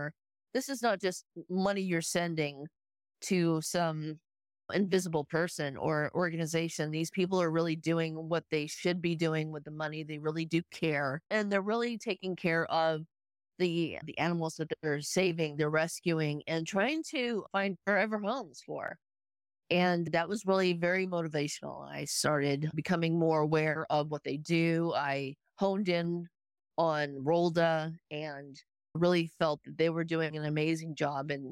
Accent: California, United States; moved away; Well, originally I'm from California. I moved out to South Carolina quite a few years ago, and I just fell in love with the place.

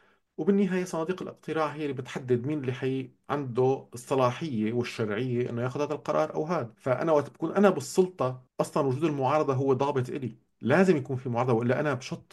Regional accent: Syria; أنا ما اخترت أن يكون سوري، بس بالنهاية أنا سوري وفخور بهذا الشيء، وفعلا وطنيتي عالية

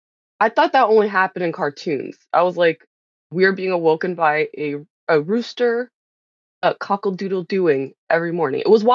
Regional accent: New Jersey, United States; now in Alexandria, United States; No, I grew up in New Jersey. With, as this goes on and I get a little bit more animated, you'll be able to hear probably the accent a little bit.

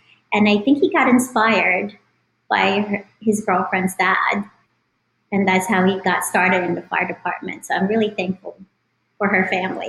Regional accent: Philippines; I guess growing up in the Philippines, it was a little bit different back then when I was growing up, because we did not play sports.

